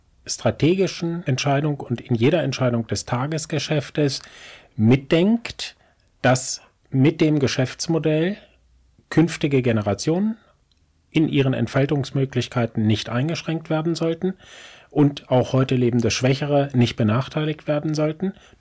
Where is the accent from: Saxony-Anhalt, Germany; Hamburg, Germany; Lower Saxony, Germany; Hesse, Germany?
Lower Saxony, Germany; Braunschweig; ich bin gebürtiger Braunschweiger